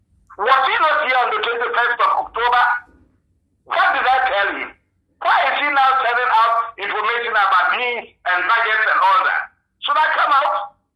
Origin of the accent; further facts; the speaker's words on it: Ghana; I'm safe. I'm a Ghanaian. I don't fear anything.